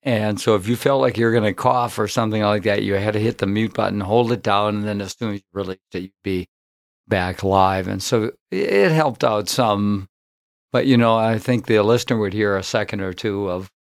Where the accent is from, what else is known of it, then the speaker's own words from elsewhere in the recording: North Dakota, United States; born there; She was born in California. I was born in North Dakota, but we always had that buddy relationship